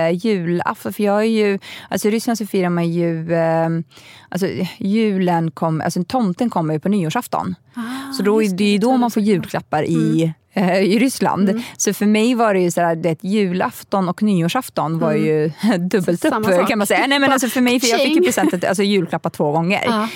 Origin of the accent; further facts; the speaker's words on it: Stockholm County, Sweden; Brukade åka ut till Hågelbyparken, som är i närheten av där jag växte upp faktiskt